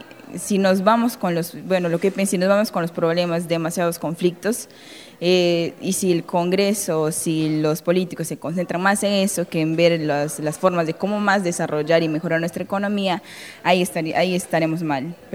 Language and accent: Spanish; Iquitos, Loreto, Peru; tengo 21 años, vengo de Perú, pero la región selva, es decir, a la ciudad de Iquitos.